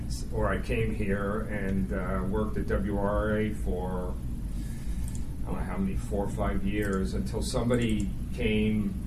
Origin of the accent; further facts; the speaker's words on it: New Jersey, United States; moved away; So then I'm from New Jersey. I don't want to live in that kind of environment anymore.